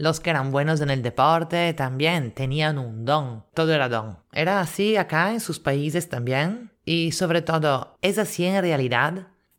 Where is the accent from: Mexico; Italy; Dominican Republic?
Italy; now in Lima, Peru; italiana en Lima